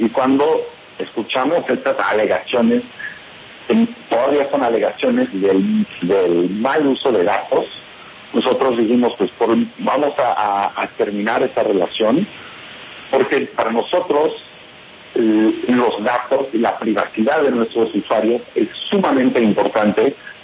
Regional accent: United States; Spanish is a second language; yo soy norteamericano, pero me encanta Colombia

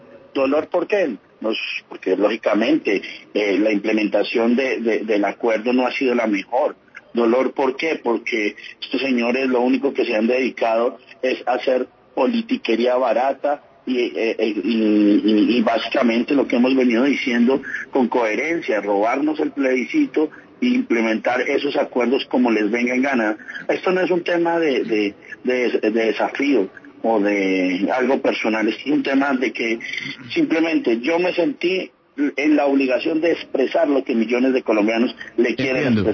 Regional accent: Colombia; que es lo que creo que hay que hacer como colombianos

